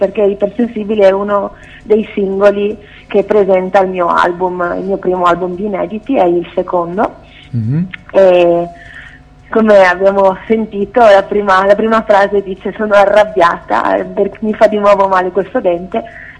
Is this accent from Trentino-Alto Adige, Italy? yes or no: no; Padua, Veneto, Italy; Allora, io sono padovana